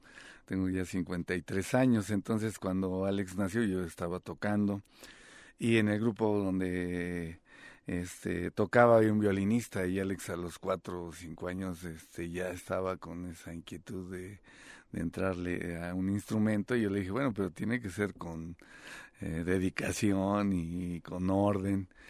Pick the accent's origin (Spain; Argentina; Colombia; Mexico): Mexico; Mexico City; los tres somos de la Ciudad de México.